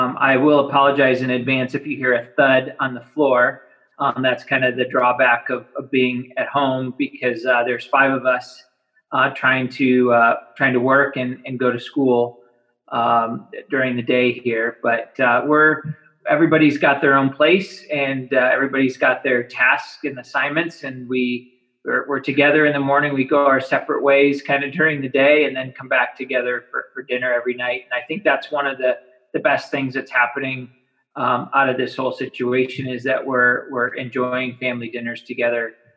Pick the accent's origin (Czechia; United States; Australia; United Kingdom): United States; Midwest; Midwesterner by upbringing, and my family and I moved to the South about 5 years ago, and we're thrilled to be down he